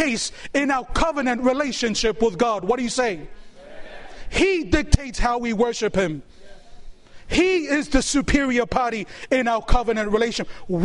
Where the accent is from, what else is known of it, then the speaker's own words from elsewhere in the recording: New Zealand; I was born and raised in New Zealand.